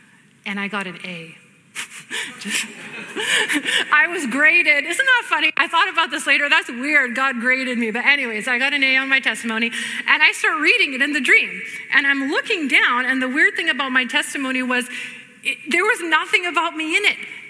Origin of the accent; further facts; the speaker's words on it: Greece; I'm from Greece, and we do infant baptism. Because it's an Orthodox country.